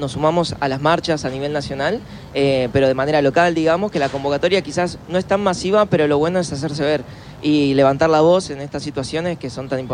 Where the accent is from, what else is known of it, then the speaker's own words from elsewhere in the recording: Almirante Brown, Buenos Aires Province, Argentina; now in Federación, Argentina; Estoy viviendo en Federación, Entre Ríos. Soy acá, de Almirante Brown, pero actualmente vivo allá.